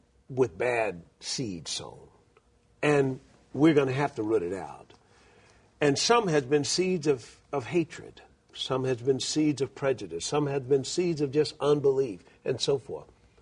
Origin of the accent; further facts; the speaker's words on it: Alabama, United States; I was brought up in Alabama, and they had something called a black mulberry tree.